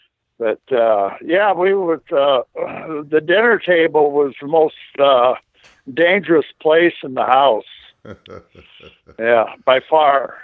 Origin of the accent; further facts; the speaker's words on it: Portland, Oregon, United States; now in Minneapolis, United States; I moved from Portland, Oregon, where I grew up. I moved back here to Minneapolis in 71.